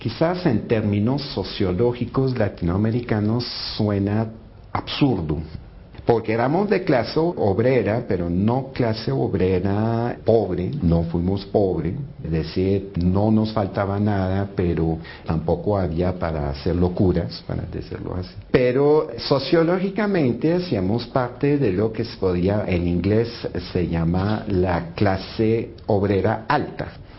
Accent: Quebec City, Quebec, Canada; yo soy de la ciudad de Quebec, en la parte francesa

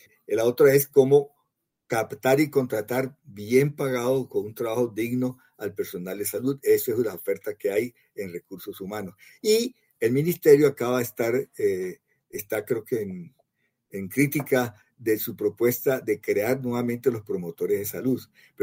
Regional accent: Barranquilla, Atlántico, Colombia; te pongo un ejemplo, Barranquilla, mi tierra, no tiene un hospital público de tercer nivel

